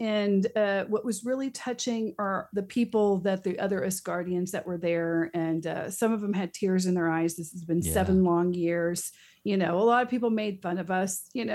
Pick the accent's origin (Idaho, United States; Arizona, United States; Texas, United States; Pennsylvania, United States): Texas, United States; You know, I grew up near Clear Lake and Clear Creek, you know, so I'm NASA. I'm very close to there.